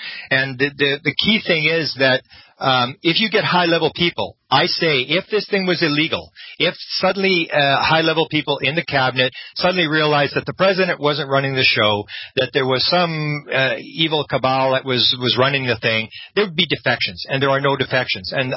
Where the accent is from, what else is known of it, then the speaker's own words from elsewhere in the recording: Canada; and I'm a Canadian